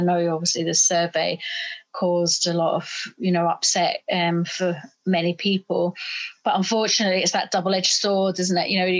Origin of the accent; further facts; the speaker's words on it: Northern Ireland, United Kingdom; I come from Northern Ireland, so I suppose for me it was like that's home and things.